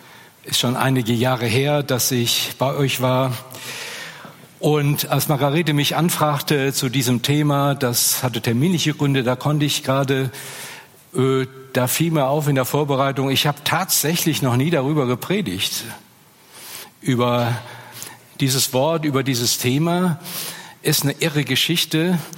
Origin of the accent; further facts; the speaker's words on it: North Rhine-Westphalia, Germany; Ich komme ja aus Köln, also aus der Nähe von Köln, ist ja unser Vorort.